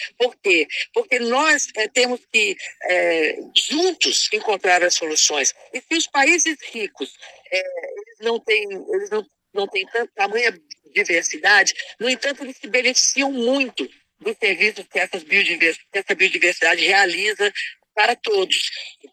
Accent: Brazil; Afinal de contas, como brasileiros, a gente se relaciona com esses espaços naturais.

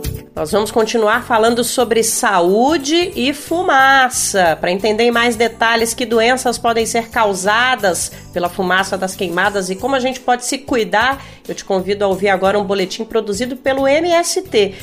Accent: Brasília, Federal District, Brazil; eu sou de Brasília, fui criada na capital federal.

